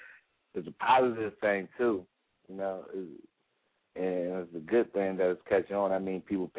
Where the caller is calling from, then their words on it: Philadelphia, Pennsylvania, United States; calling from Philly.